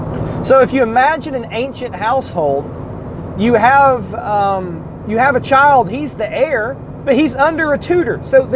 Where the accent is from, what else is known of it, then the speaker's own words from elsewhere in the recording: Tennessee, United States; Fun fact, I am from Hamilton County, Tennessee. I was born in Memorial Hospital in 1982.